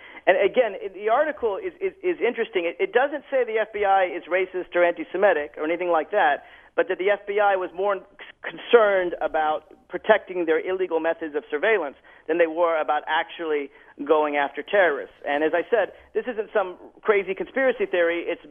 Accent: Tennessee, United States; In my home state of Tennessee, that's exactly what they were debating

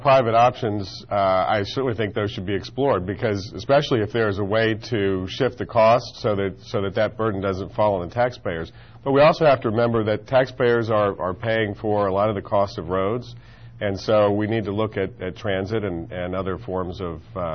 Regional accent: Virginia, United States; Yeah. Well, as I said, I grew up in Loudoun County. I lived in Leesburg for 32 years

